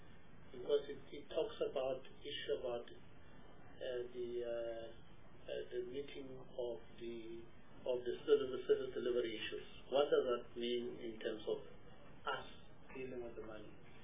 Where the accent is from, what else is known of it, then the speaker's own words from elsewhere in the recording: South Africa; I mean, I'm South African.